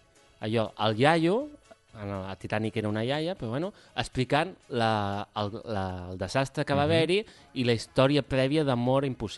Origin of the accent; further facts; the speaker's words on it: Barbués, Aragon, Spain; Aquí, tal com som nosaltres, de Barbués